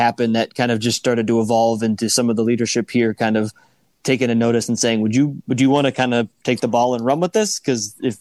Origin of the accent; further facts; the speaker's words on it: Arizona, United States; And I had to constantly remind people I'm from Arizona.